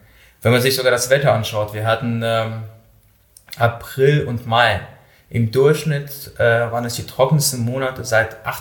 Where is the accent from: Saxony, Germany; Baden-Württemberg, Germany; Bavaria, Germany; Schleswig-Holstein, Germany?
Bavaria, Germany; Munich; wir kommen ja aus München